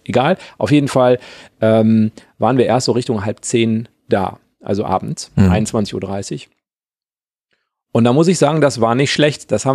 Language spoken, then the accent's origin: German; North Rhine-Westphalia, Germany; Also ich stamme ja auch aus Westfalen